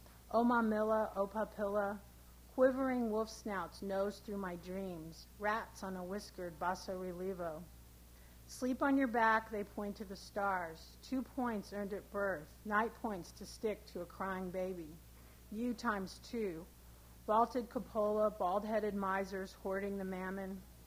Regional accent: Texas, United States; born there; also born or lived in Indiana; I was born in Texas, and when I moved to Indiana, I was really surprised by the 4 very distinct seasons.

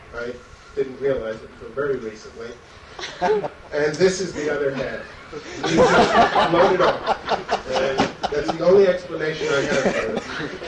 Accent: New York, United States; I should say at this point that these poems are in some way dedicated to New York, which is my hometown.

